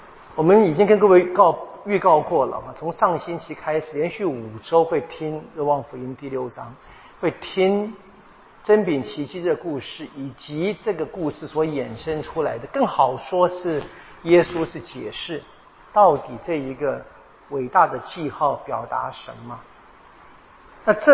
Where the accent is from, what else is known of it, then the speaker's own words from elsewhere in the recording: Taiwan; 特别我在眷村里面长大嘛，这印象非常深啊